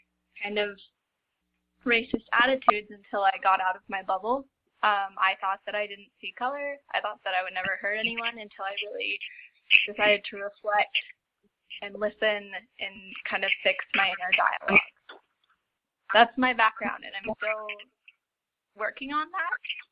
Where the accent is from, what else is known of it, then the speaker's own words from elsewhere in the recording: Orange County, California, United States; I'm from Orange County. That's in California. It's a very privileged place to come from.